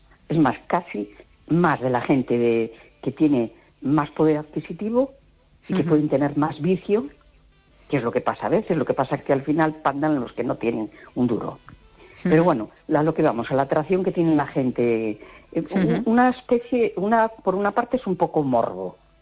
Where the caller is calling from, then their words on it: A Coruña, Galicia, Spain; de La Coruña.